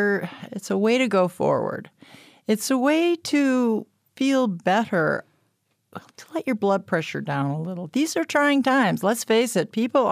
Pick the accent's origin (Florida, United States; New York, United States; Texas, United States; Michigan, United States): Michigan, United States; Flint; I was born and raised in Flint, a great choral structure in the Flint public school system in the 60s